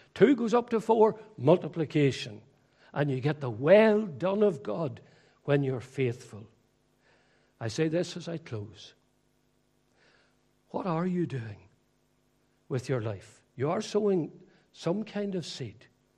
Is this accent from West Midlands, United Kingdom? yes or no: no; Northern Ireland, United Kingdom; because I grew up in County Fermanagh.